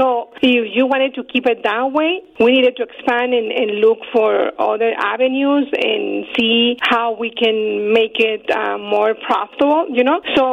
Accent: Magdalena, Sonora, Mexico; I'm from Magdalena. I'm very proud for me. I mean, I've been born and raised in Magdalena. I have a lot of family in Sonora, in Magdalena, a lot of friends and a lot of people that knows us.

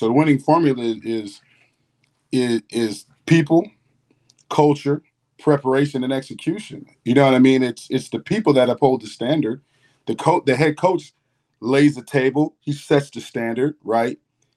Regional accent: Florida, United States; Trust me, I'm from Florida, man.

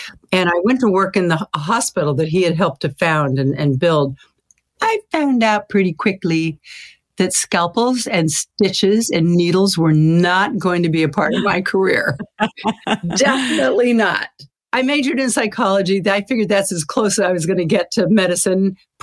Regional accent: Sacramento, California, United States; There was one woman in my hometown of Sacramento.

